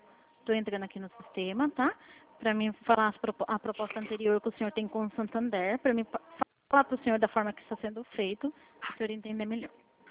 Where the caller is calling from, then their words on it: Atibaia, São Paulo, Brazil; Eu falo com você de São Paulo mesmo, é de Atibaia.